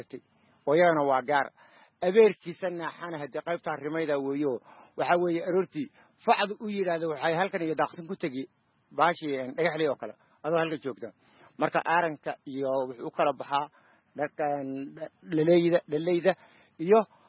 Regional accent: Gode, Somali Region, Ethiopia; Marka waxaan ku soo barbaaray Itoobiya oo ku gaaray ilaa 3 jir

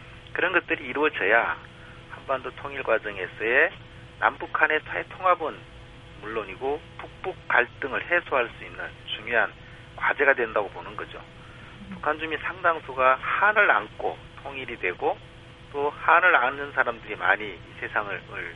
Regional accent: South Korea; 저도 한국 사람이고 한국에 살고 있지만

